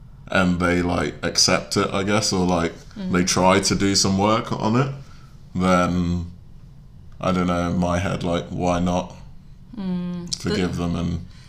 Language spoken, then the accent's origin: English; Ghana; prove that I'm Ghanaian. Yeah. Like wearing a Ghana shirt and bringing jollof rice.